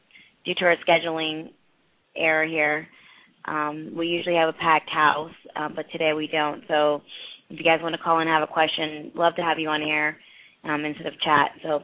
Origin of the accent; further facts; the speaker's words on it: India; I'm from India. So when we go to India, our flight is actually 24 hours.